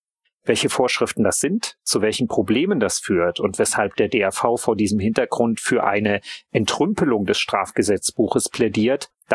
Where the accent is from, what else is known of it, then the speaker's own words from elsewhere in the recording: Leipzig, Saxony, Germany; ich komme aus Leipzig